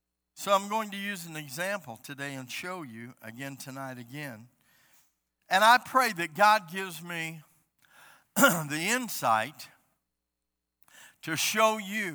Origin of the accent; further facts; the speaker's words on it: United States; but I can speak for America, being an American, living here.